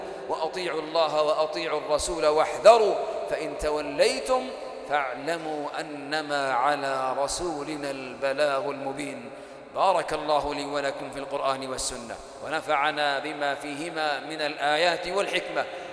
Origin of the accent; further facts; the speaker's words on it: Saudi Arabia; إن بلادنا المملكة العربية السعودية تواجه هجوماً شرساً من جهات مشبوهة